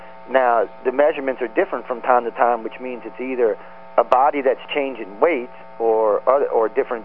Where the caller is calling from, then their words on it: New Orleans, Louisiana, United States; Hi, Kevin. … from New Orleans. I've talked to you before.